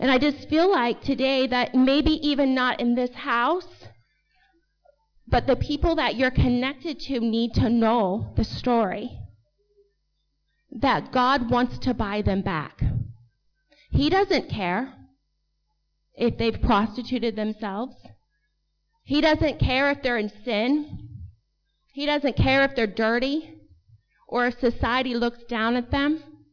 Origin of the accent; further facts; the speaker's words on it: United States; As an American, I'm asking you to not lose your voice in this fight.